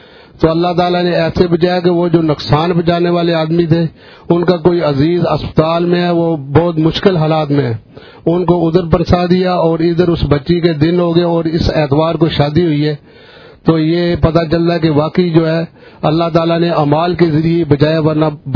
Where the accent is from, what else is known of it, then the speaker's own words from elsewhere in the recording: Kharian, Punjab, Pakistan; جنگلات جو ہے گجرات کھاریاں کے سرکاری جو جنگلات ہیں اس کے آگے گاؤں ہے